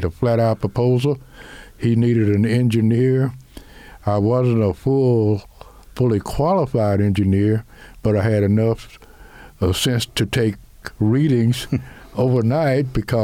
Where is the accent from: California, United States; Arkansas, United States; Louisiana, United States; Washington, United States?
Arkansas, United States; Wrightsville; I'm a country boy. I'm from Wrightsville, Arkansas. I grew up there in the 50s.